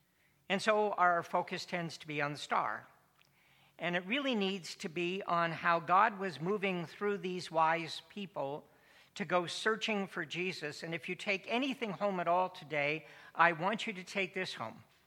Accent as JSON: {"language": "English", "town": "Simcoe", "region": "Ontario", "country": "Canada", "tie": "born or raised there", "said": "including my hometown of Simcoe"}